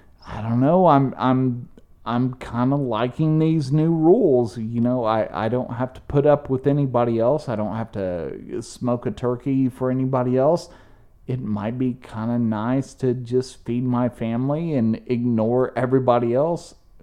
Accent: England, United Kingdom; You know, so as an English person, looking at the fact that, you know, Thanksgiving is this celebration

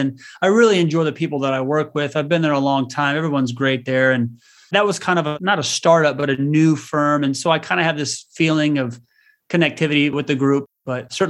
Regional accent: Omaha, Nebraska, United States; Yeah, I was born and raised in the Omaha area.

